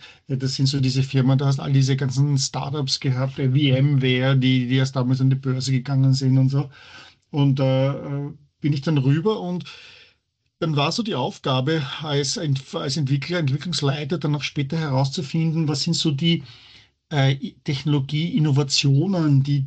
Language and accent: German; Vienna, Austria; now in Heidelberg, Germany; Es ist im Vergleich zu Wien, wo ich aufgewachsen bin, wo ich geboren bin, ist es natürlich eine kleine Stadt.